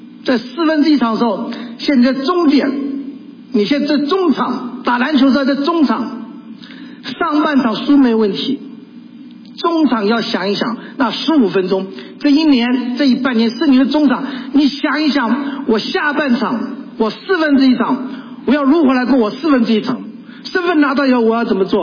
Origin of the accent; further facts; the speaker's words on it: Taiwan; now in United States; 我从台湾来的，改变我的环境